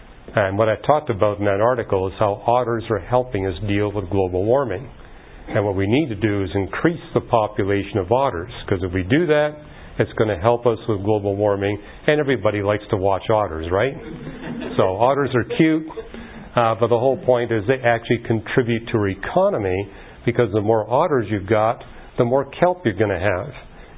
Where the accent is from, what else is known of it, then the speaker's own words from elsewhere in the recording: Canada; And hey, I'm from Canada.